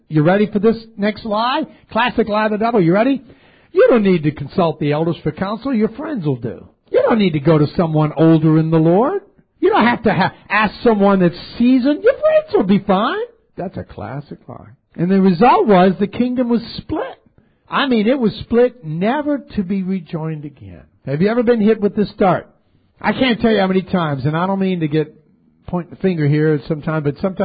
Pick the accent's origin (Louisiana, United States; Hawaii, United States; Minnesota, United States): Louisiana, United States; New Orleans; I'm from New Orleans, okay? I like New Orleans people.